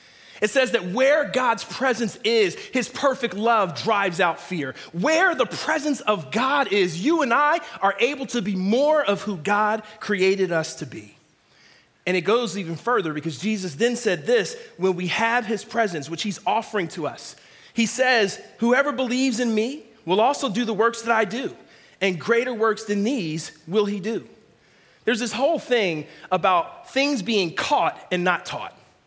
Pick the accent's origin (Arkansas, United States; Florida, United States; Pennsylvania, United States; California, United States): Pennsylvania, United States; Philadelphia; but hey, I'm originally from Philly